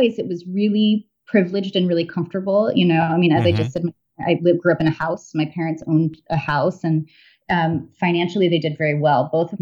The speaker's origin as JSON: {"language": "English", "region": "New York", "country": "United States", "tie": "born or raised there", "said": "I grew up on the Upper East Side, so uh-huh. not too far from Central Park"}